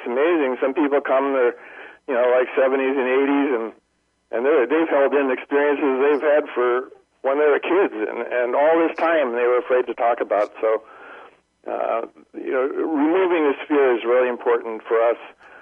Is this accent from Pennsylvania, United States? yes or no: no; New Hampshire, United States; and I'm actually from New Hampshire